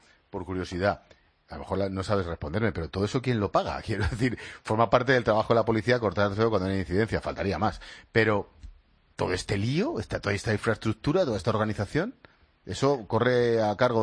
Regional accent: Navarre, Spain; soy navarro

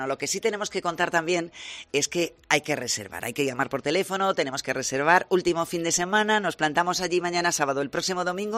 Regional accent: Asturias, Spain; También nos sentimos orgullosos como asturianos

